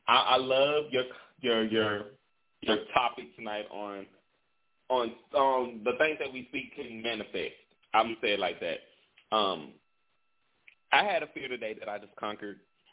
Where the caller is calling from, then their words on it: Shreveport, Louisiana, United States; calling from Shreveport, Louisiana.